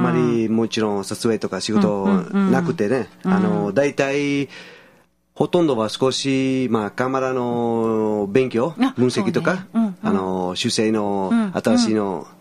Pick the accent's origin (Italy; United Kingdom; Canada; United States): Italy; Vicenza, Veneto; Japanese is a second language; イタリアの北の方ですね。ベネッツィアの近く、ビチェンツァという町ですね。